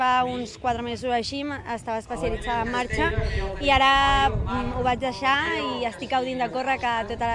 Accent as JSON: {"language": "Catalan", "town": "Vilanova del Vallès", "region": "Catalonia", "country": "Spain", "said": "De Vilanova del Vallès."}